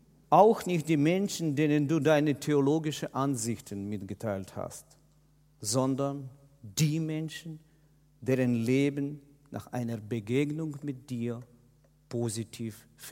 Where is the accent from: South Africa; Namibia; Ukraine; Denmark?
Ukraine; Kyiv, Kyiv City; Hauptprojekt ist die Stadt Kiew in der Ukraine. Als ich Ukraine hörte, dann wurde ich aufmerksam, das ist meine Heimatstadt.